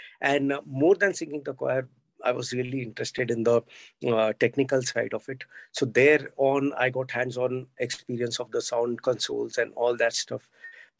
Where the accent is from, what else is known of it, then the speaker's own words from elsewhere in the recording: Mumbai, Maharashtra, India; As a little boy born and brought up in Mumbai, we had a very, very modest childhood.